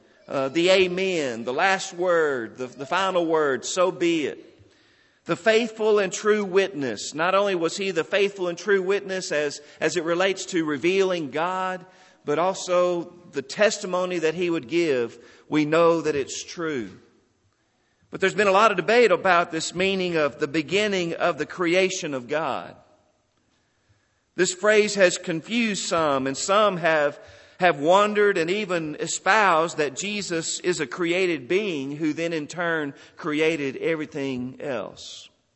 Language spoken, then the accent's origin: English; Texas, United States; Many of you know that I grew up in West Texas. The last place I lived in Texas was when we were in Cahoma, Texas, 10 miles outside of Big Spring.